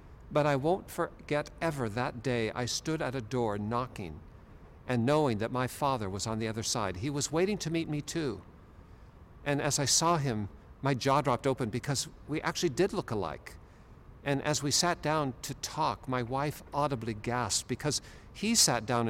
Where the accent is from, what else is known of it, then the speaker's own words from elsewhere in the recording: Seattle, Washington, United States; I grew up in Seattle, in Ballard, at Sunset Hill overlooking Golden Gardens. And from my earliest memory, I can see Puget Sound.